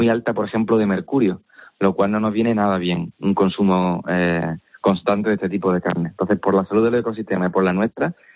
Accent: Málaga, Andalusia, Spain; yo que soy de Málaga, pues en la gastronomía andaluza es un plato muy típico

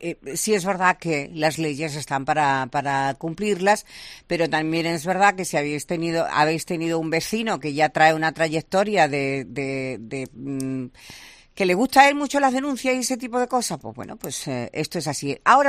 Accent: Seville, Andalusia, Spain; somos muchos los sevillanos

